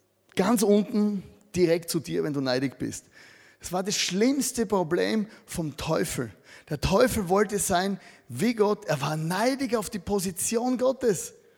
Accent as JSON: {"language": "German", "country": "Austria", "said": "Für uns als Österreicher"}